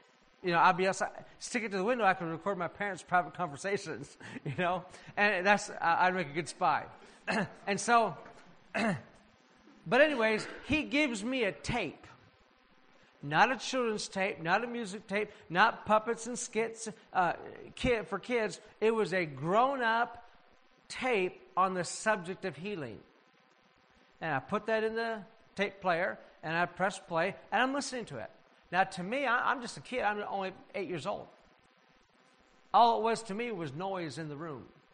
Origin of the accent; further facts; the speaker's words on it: United States; Not because I'm American, but I had this tape player.